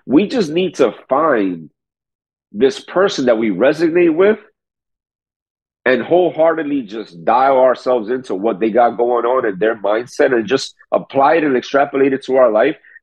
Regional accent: New York City, New York, United States; I was born and raised in New York City.

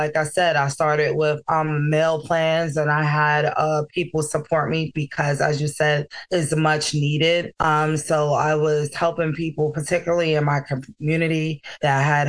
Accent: New York, United States; I'm from New York, so she would expose me to different cultures and different foods.

